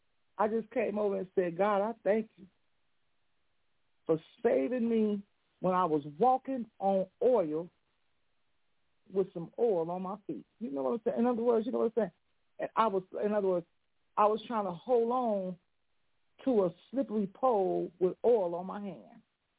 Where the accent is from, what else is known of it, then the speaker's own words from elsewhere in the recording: Chicago, Illinois, United States; I remember growing up on Walnut on the west side of Chicago. I remember a lot of things and a lot of people in our neighborhood.